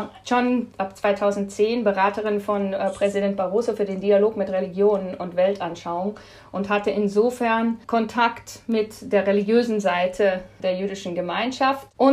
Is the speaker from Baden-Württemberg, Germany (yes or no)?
no; Bavaria, Germany; Ich bin im Bayerischen Wald aufgewachsen